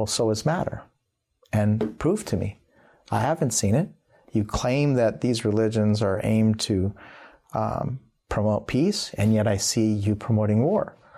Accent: Tempe, Arizona, United States; born or raised there

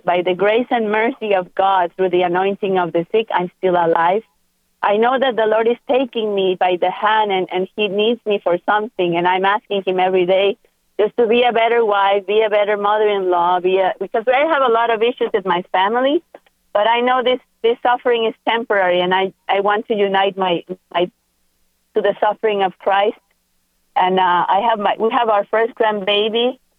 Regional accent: Guatemala; we're from Guatemala, and St. John Paul II came to visit our country

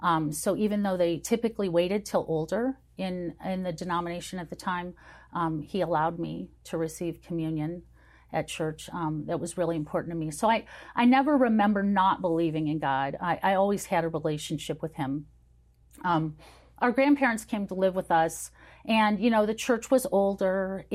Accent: Illinois, United States; also born or lived in Italy; I was born in Pozzuoli, me and Sophia Loren, and and I grew up there for 2.5 years, and then we moved back to the States. So we lived outside of Great Lakes.

